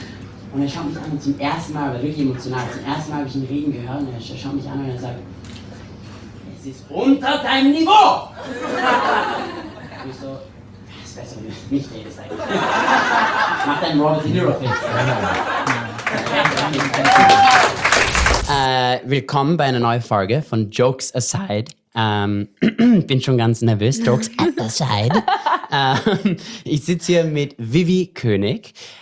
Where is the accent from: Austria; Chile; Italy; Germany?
Austria; Ich komme ja eigentlich aus Österreich. Das Problem ist, ich bin mit vielen Sprachen aufgewachsen. Früher habe ich 3-4 Sprachen einfach perfekt gekannt, gewusst, gesprochen.